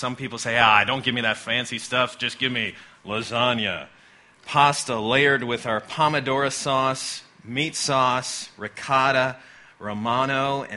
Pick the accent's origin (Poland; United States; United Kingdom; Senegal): United States; Midwest; growing up in the Midwest, I would have thought that was kind of scary